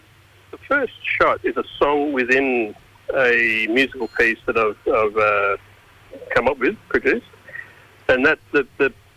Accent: Marrickville, New South Wales, Australia; also born or lived in Redfern; now in Western Sydney, Australia; I was born and bred in Marrickville. Well, I was actually born in Redfern on the block there.

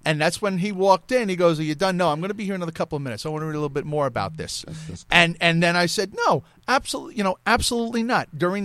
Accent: New York, United States; I grew up in Long Island.

